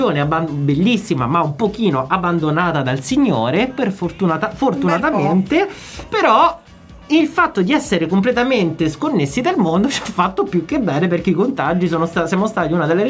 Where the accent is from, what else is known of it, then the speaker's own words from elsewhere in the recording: Southern Italy, Italy; anch'io sono terrone